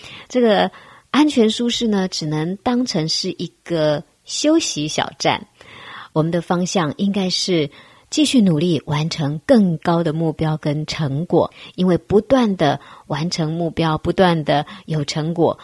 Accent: China

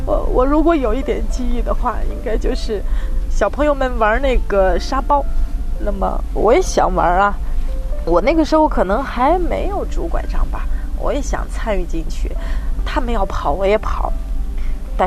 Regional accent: northern China, China; 我是北方人，普通话相对标准一点。

